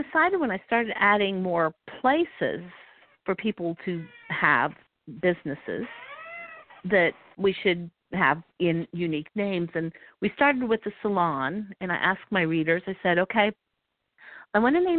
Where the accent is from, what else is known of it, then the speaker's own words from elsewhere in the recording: Westerville, Ohio, United States; he also has a condo in Westerville, which is north of Columbus, which is my hometown, which is why I set the books there.